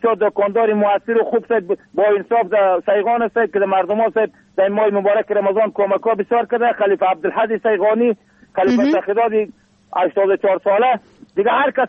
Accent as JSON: {"language": "Persian", "town": "Ajar", "region": "Bamyan", "country": "Afghanistan", "said": "سب، از رسوالی تحمر رسل جای قریه آجر، فیلن در قریه کاغور زندگی میکنم سب، ولایت ما بامیان."}